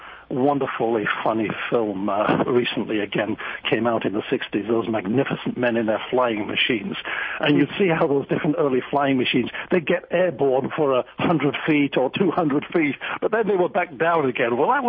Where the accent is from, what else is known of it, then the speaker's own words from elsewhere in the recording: Yorkshire and the Humber, United Kingdom; It was a journey that began growing up in Yorkshire in northern England, and I had grown up in the Church of England, sung in the choir